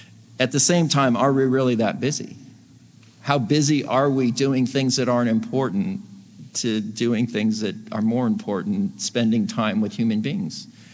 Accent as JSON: {"language": "English", "region": "Texas", "country": "United States", "said": "some were my teaching mentors, and we're from Texas."}